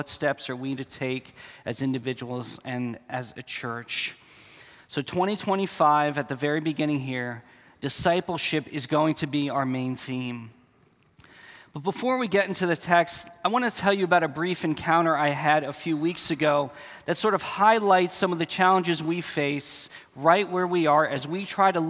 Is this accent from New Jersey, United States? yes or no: yes; New Jersey, United States; also born or lived in New York; I was born in New York and raised in New Jersey.